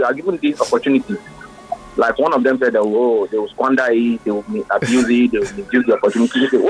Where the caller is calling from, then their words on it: Lagos, Nigeria; I'm calling from Lagos. I am a parent.